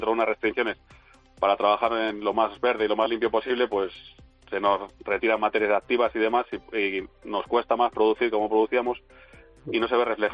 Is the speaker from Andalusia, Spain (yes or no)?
no; Los Huertos, Castile and León, Spain; En mi pueblo, en Los Huertos, normalmente antes ha habido 3 rebaños